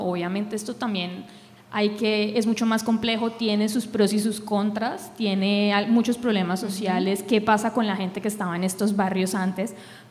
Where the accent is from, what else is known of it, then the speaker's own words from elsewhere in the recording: Colombia; refuerza el estereotipo que tenemos como humanos y especialmente como colombianos